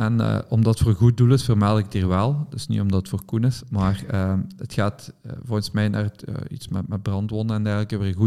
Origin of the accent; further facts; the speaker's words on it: Belgium; hoe vaak dat wij koelen als Belgen